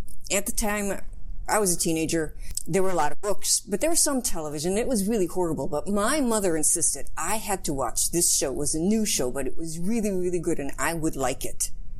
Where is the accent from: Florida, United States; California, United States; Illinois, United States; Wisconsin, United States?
Wisconsin, United States; Milwaukee; Well, I'm originally from Milwaukee